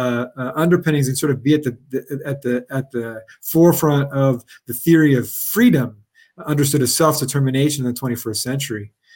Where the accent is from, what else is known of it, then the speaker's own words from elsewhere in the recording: California, United States; I'm from California